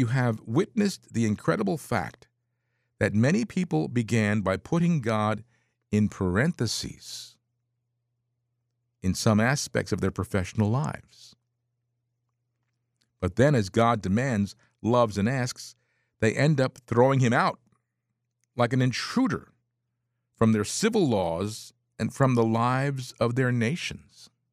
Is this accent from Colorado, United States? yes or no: no; Franklin Township, New Jersey, United States; I grew up in Franklin Township, New Jersey, Somerset County. I originally lived my first 10 years in Bergen County up in Pagoda until they put Route 80 right through our front yard and we had to move.